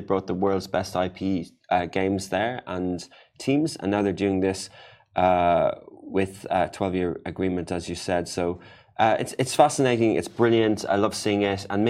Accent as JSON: {"language": "English", "country": "Ireland", "said": "I'm Irish."}